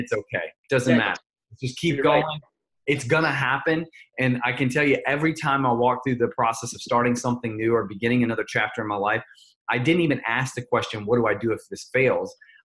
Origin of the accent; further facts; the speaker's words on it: Nashville, Tennessee, United States; now in Los Angeles, United States; Originally, I am from Nashville. So I'm a Southern guy, Southern born and raised, and love Nashville. Although currently I live in Los Angeles